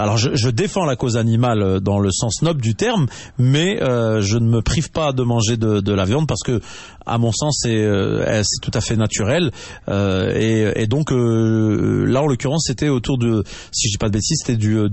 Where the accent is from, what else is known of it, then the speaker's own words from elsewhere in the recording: Nantes, Pays de la Loire, France; on est de Nantes à la base, donc on a un jardin là